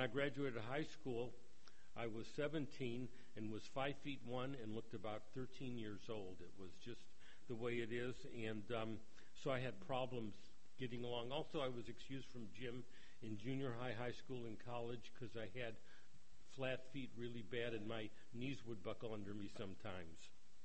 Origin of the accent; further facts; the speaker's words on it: Detroit, Michigan, United States; Growing up in Detroit, I never heard that colloquial expression before.